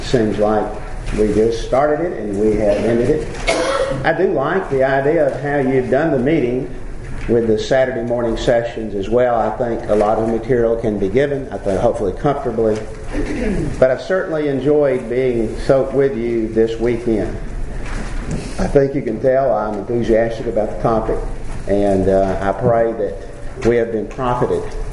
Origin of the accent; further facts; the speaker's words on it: Birmingham, Alabama, United States; I grew up in West End in Birmingham, and that whole community has changed radically.